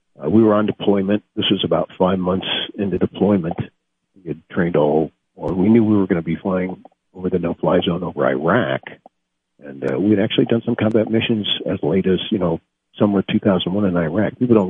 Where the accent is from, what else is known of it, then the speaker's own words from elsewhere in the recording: Niles, Michigan, United States; I grew up in Niles in the west side of the state.